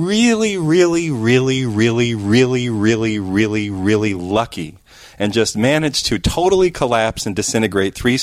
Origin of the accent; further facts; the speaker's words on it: United States; I'm an American citizen.